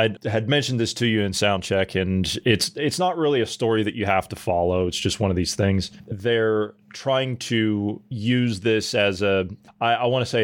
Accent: Ohio Valley, United States; I'm from the Ohio Valley, and we used to catch like the tail end of it

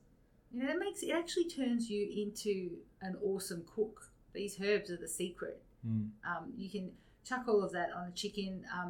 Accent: Australia; I'm not an Aussie in that way.

